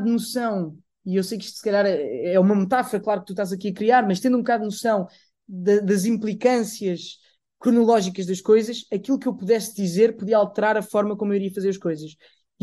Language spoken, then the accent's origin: Portuguese; Portugal; Sendo que eu sou português, eu não falo árabe. Eu nunca falei árabe